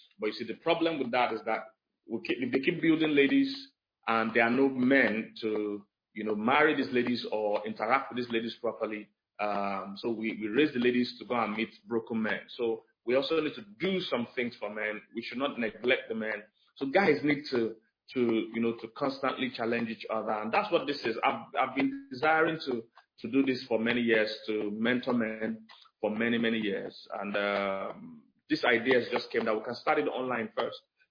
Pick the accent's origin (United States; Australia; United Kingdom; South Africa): United Kingdom; Stratford, London; Stratford, London, that's my place.